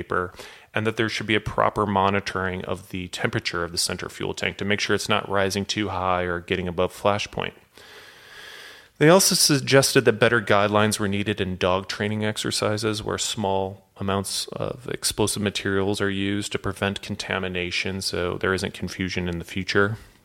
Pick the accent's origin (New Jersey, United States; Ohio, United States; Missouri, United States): Missouri, United States; St. Louis; TWA, which was based out of my hometown in St. Louis, Missouri, struggled to recover from the bad publicity of the crash of Flight 800.